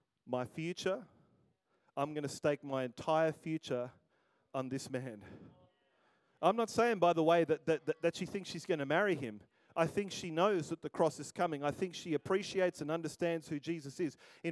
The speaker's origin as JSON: {"language": "English", "town": "Melbourne", "region": "Victoria", "country": "Australia", "said": "I'm sorry, I'm from Melbourne. I'm just doing the Melbourne thing, right?"}